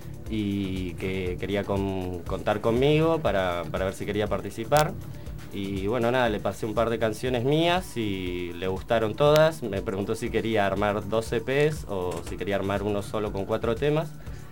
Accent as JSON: {"language": "Spanish", "town": "Río Grande", "region": "Tierra del Fuego", "country": "Argentina", "tie": "born or raised there", "lives_now": "La Plata, Argentina", "said": "No, yo soy de Tierra del Fuego, nací en Río Grande, me vine acá a La Plata en el 2012, para estudiar."}